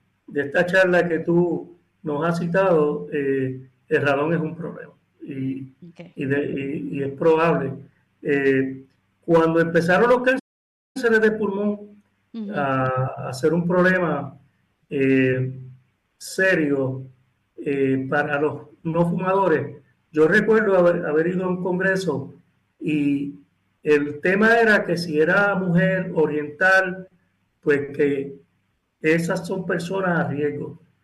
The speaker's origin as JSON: {"language": "Spanish", "town": "Jayuya", "country": "Puerto Rico", "tie": "born or raised there", "said": "la Fundación Ben Ross en Jayuya, de mi pueblo natal"}